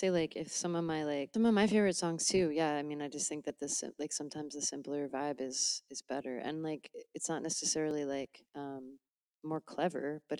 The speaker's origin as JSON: {"language": "English", "region": "Connecticut", "country": "United States", "tie": "born or raised there", "also_born_or_lived": "Massachusetts / New York", "moved": "as an adult", "lives_now": "Portland, United States", "said": "So I grew up in Connecticut, and I lived in Connecticut and Massachusetts for like all of my adult life. And then I moved to New York for about a year and a half. And then I decided to move across the country to Portland, Oregon."}